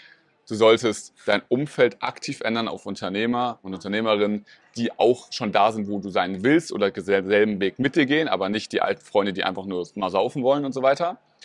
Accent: Rothenburg, Germany; now in Berlin, Germany; bin von Rothenburg heißt das, wo ich aufgewachsen bin, nach Berlin gezogen.

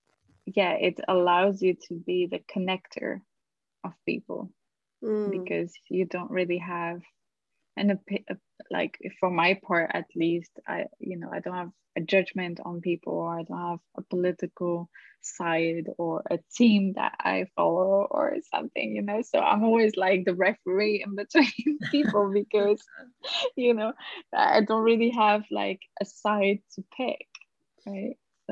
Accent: Gabon; also born or lived in France; I usually say that, you know, my parents are Italian. I was born in France and I grew up in Gabon

